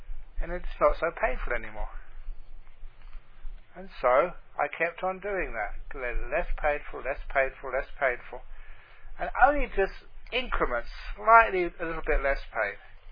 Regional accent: London, United Kingdom; I grew up in London, a poor family, and I spent a lot of my childhood playing soccer in the streets.

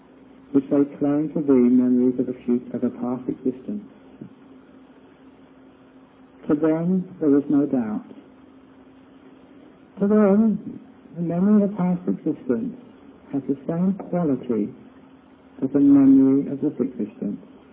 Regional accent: England, United Kingdom; born there; I was born in England

